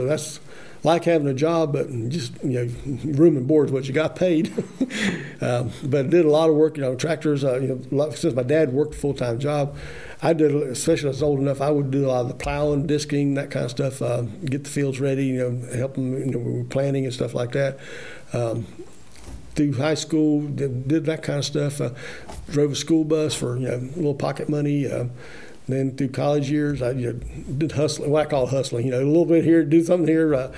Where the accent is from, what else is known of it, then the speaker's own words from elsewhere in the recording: Albemarle, North Carolina, United States; when I was growing up in Albemarle on Cannon Avenue, there's a lot of big oak trees and stuff.